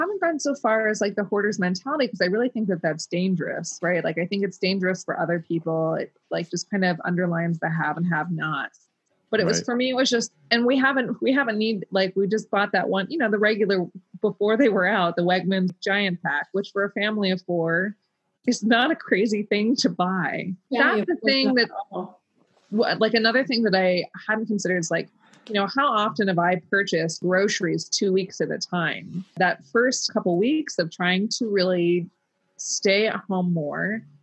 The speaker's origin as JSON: {"language": "English", "region": "Indiana", "country": "United States", "said": "I'm from Indiana, Mary."}